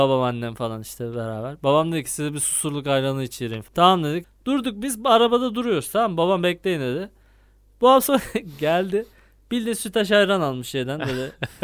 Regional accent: Çanakkale, Turkey; Truva, biz Çanakkale'liyiz biliyorsun zaten.

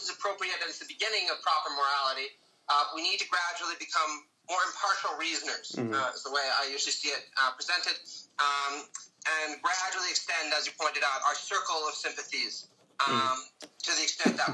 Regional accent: Canada; born there; I was born in Canada

